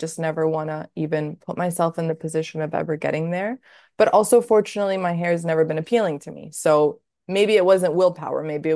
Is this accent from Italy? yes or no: yes; Italy; English is a second language; moved away; I grew up in Italy and I didn't live there anymore.